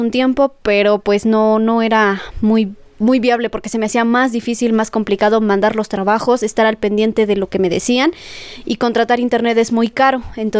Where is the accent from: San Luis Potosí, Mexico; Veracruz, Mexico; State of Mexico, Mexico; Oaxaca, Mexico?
Veracruz, Mexico; Tezcatepec; el lugar donde yo vivo, de donde soy, pues no es 100% bueno